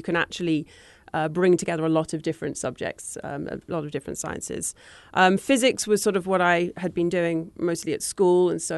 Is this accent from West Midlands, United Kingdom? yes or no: no; Greenwich, London, United Kingdom; Absolutely. Yes, growing up in Greenwich, big maritime history there as well.